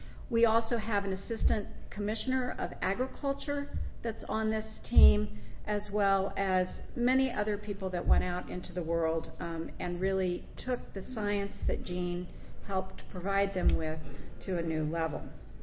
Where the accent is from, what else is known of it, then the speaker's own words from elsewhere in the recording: Kansas, United States; I came from Kansas, where I had received an amazing undergraduate degree in agronomy.